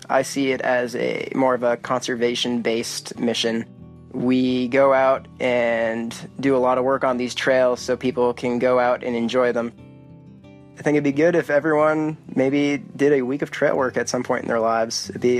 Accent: New Hampshire, United States; Well, I grew up in the White Mountains. My father was a backcountry ranger for many years, so that's why my family moved up here.

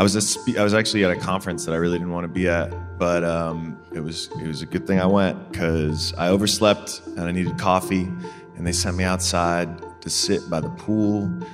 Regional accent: Brooklyn, New York, United States; Oh, dude, it's fine. Like, I'm from Brooklyn. I see rats all the time.

